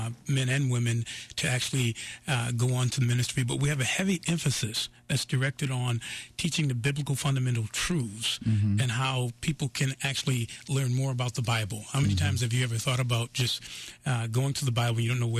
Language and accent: English; Norwalk, Connecticut, United States; also born or lived in Hartford / Chicago; I came from Norwalk, Connecticut, and then migrated to Hartford, where I stayed there for a few years and then segued over to Chicago.